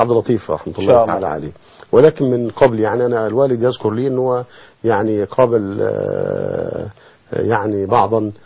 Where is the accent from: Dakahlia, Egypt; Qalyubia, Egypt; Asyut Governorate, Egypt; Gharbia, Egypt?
Qalyubia, Egypt; Banha; born there; انا ولدت في مدينة بنها، في بيت كان يقع قريبا من النيل، وموقعه الآن بجوار محافظة مبنى محافظة القليوبية